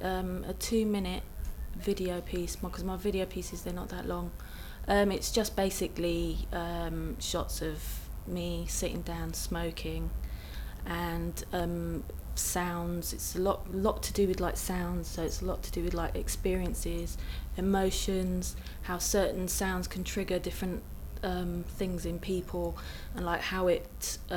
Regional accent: Harlesden, London, United Kingdom; I'm from London. I was born in Harlesden. And as I was growing up, there were quite a few like shootings and yardy activity, that kind of thing. So I've seen the bad side of London, the inner city side of London.

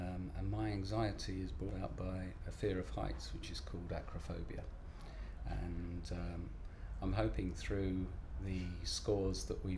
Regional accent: Bath, South West England, United Kingdom; I'm from Bath and I'm age 52.

